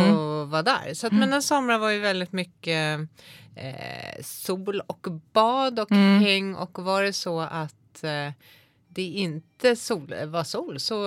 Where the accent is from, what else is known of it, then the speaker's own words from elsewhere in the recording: Skåne, Sweden; Som jag sa, jag är uppvuxen i Skåne. Väldigt lång grund där. Seglar inte så mycket där.